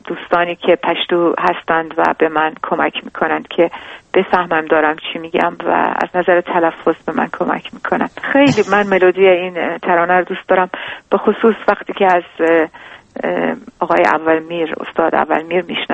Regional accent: Iran; moved away as an adult; now in Europe; در از کودکی در ایران متولد شدم، اونجا دوره کودکی و نوجوانی رو اونجا گذروندم، بعد از دوره مدرسه و دبیرستان به اروپا اومدم برای تحصیل موسیقی

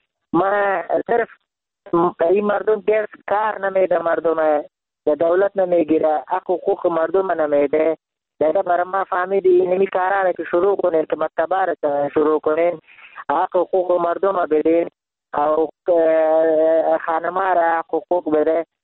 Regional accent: Jalalabad, Nangarhar, Afghanistan; من خودم افغان هستم، من انگار هستم، من خواهر شهر جلال آباد.

